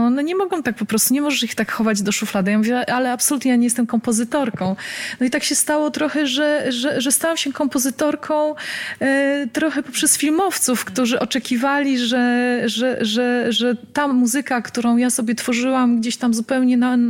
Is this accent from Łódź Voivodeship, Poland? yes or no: yes; Łódź, Łódź Voivodeship, Poland; now in Warsaw, Poland; ja pochodzę z Łodzi. Mieszkam obecnie w Warszawie, ale studiowałam w Łodzi również.